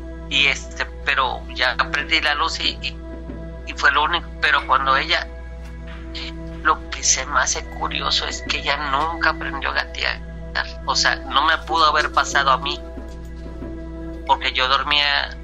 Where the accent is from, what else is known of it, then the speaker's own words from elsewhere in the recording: Veracruz, Mexico; yo soy de Veracruz, para aclarar, entrando en contexto.